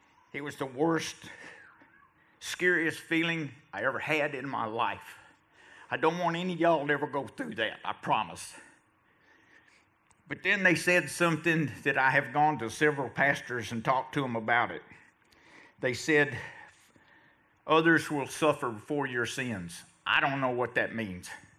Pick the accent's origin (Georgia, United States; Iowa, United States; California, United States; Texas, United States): Texas, United States; I grew up in Northeast Texas in the First Baptist Church, and I knew that God was out there because my mother and my grandmother told me he was.